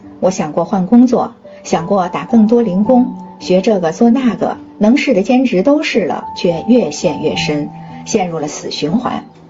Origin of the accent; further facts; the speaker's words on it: Anhui, China; now in Jiangyin, China; 我出生在安徽大山里的一个农村，家境清贫，大学毕业后到了江阴，进了这家公司。